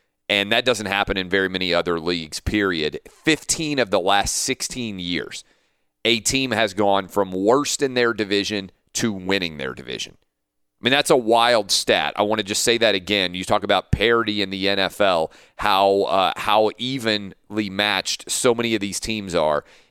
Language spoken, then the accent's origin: English; Nashville, Tennessee, United States; Starts on Thursday night here in my hometown of Nashville.